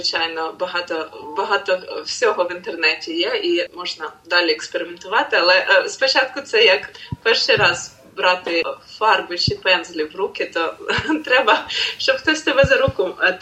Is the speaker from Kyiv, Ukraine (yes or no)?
yes; Kyiv, Ukraine; now in abroad; І, звичайно, Україна – то мій дім, то моє серце. Я з Києва